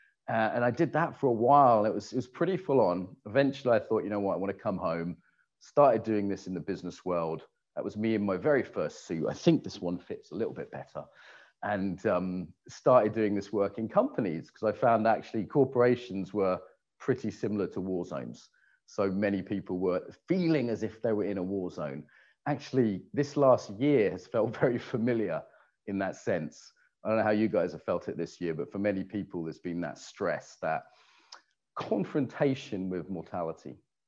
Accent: United Kingdom; So I grew up in the British equivalent of Alabama in a little village where everyone's cousins and there's lots of hard drugs.

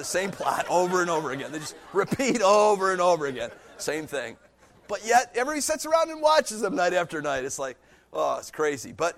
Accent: Cleveland, Ohio, United States; I grew up in Cleveland, Ohio. You know, my parents weren't wealthy. They were just working class people.

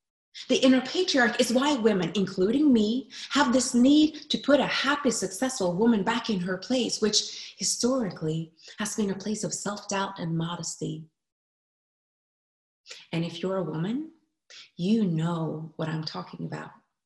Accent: Norway; moved away; We had just moved here. It's my home country, but I've lived abroad for 20 years and we don't know a lot of people.

